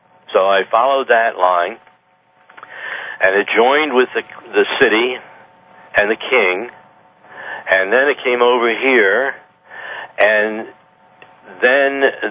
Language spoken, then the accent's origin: English; United States; I'm an American. Okay, now I'm an American, okay. But I am English, German, and Irish, and American Indian ancestry.